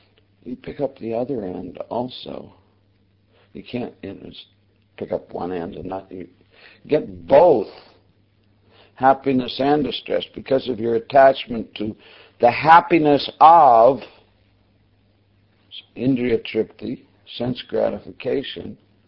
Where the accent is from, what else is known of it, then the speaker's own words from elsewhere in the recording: Canada; Yeah, actually, I'm Canadian, so I'm from the colonies.